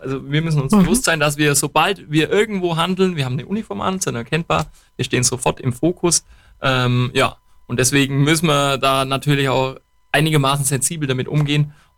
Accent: Bavaria, Germany; Wir kommen aus dem Allgäu, gut behütet.

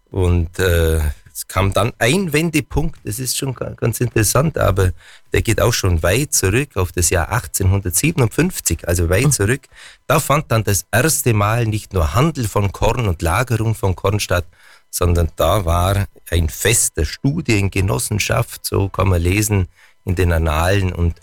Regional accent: Bavaria, Germany; das Getreide hat man ja bis zum Zweiten Weltkrieg oder vielleicht auch noch kurz danach bei uns im Allgäu auch angebaut

